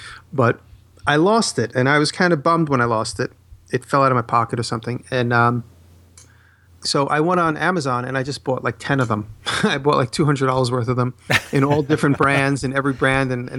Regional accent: New York, United States; because I'm from New York, everybody always assumes I'm like a mafioso

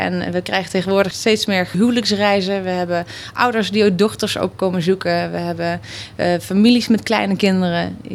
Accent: Maastricht, Limburg, Netherlands; ik kom zelf uit Maastricht. Af en toe komt die zachtigheden nog tussendoor.

